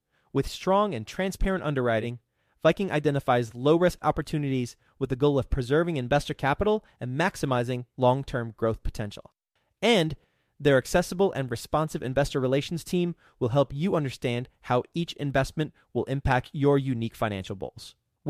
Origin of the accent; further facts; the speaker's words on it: Texas, United States; And I can relate since you used a Texas reference because I'm from Texas.